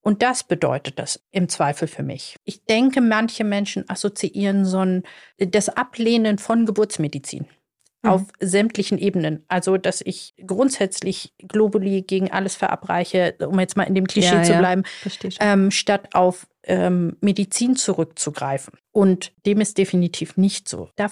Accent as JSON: {"language": "German", "region": "North Rhine-Westphalia", "country": "Germany", "said": "Ah, ich komme ja ursprünglich aus dem Ruhrgebiet und habe da gelernt und hatte da auch schon eine Praxis."}